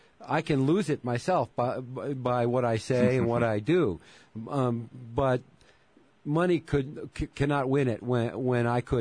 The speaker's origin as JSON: {"language": "English", "town": "Milford", "region": "Connecticut", "country": "United States", "tie": "born or raised there", "lives_now": "Santa Fe, United States", "said": "Right, but I ran in my hometown of Milford, Connecticut for mayor."}